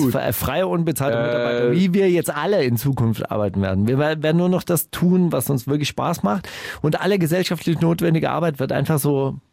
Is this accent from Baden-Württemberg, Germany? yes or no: yes; Stuttgart, Baden-Württemberg, Germany; Ich komme ja aus Stuttgart, dann gibt es den Cannstatter Wasen.